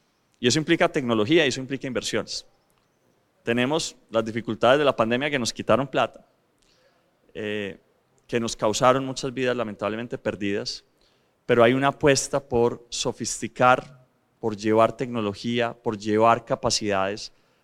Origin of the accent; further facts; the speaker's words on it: Antioquia, Colombia; Quiero decirles a los ojos que yo, como antioqueño, también estoy orgulloso de ustedes